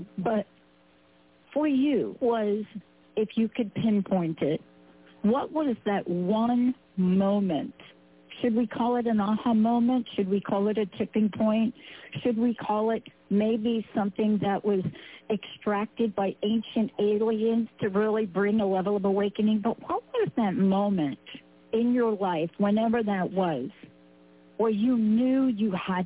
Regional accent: New York, United States; because I'm a kid from New York

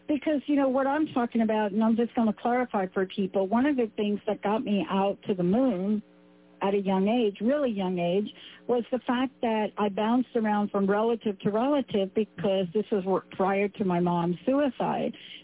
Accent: New York City, New York, United States; even growing up in the Bronx?

